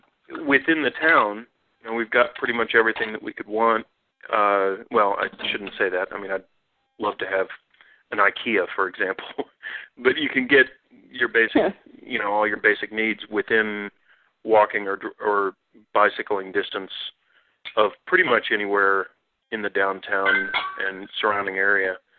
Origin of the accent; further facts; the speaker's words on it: Lexington, Kentucky, United States; to drive from Bloomington to Lexington, my hometown, which was 3.5 hours.